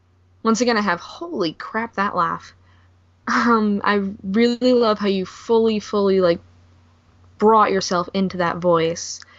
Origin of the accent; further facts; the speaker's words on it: Cranston, Rhode Island, United States; accent: Cranston; I don't know, my Cranston accent might throw people off